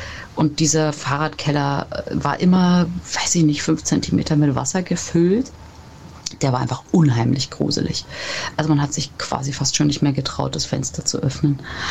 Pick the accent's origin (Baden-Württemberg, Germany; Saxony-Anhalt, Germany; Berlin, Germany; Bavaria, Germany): Berlin, Germany; Ich komme aus Berlin und bin auch hier aufgewachsen. Ich würde sagen, ja, das sind sicher schon 25 Jahre, also ich bin jetzt 38.